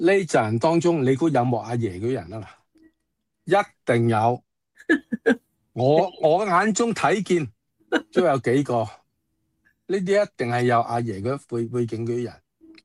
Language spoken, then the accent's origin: Cantonese; Hong Kong